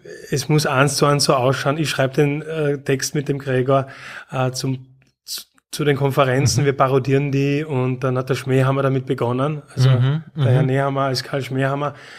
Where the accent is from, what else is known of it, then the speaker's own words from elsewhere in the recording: Graz, Styria, Austria; Ich bin in Graz aufgewachsen.